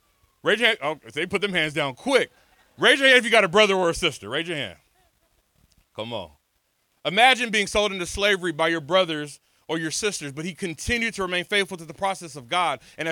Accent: California, United States; But you see, I grew up in California.

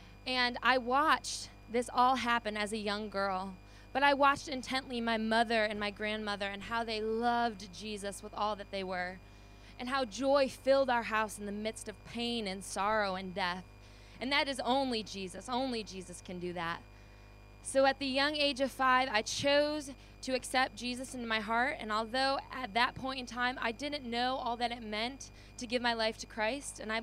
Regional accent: Orchard Park, New York, United States; And so I grew up in Orchard Park, New York, just around the Bills stadium

